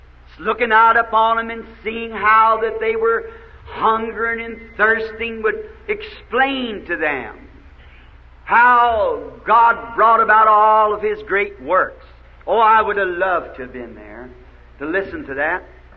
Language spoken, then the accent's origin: English; the South, United States; that I'm a Southerner, slow to begin with.